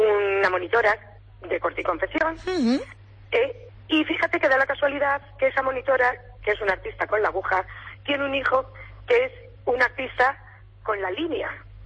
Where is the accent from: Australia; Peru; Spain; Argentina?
Spain; Argamasilla de Alba, Castilla-La Mancha; now in Alcázar de San Juan, Spain; porque yo vivo en Alcázar, pero soy cervantina porque soy de Argamasilla, de Alba.